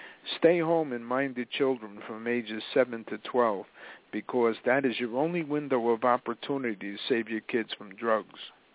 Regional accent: New York City, New York, United States; When I was growing up in Washington Heights, can I tell you that I came from a generation that was drug-free?

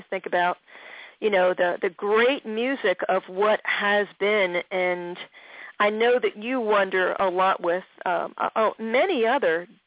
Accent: Jenkintown, Pennsylvania, United States; of course, I'm so drawn to you anyway because that's my hometown. I was right down the street in Jenkintown, PA, growing up.

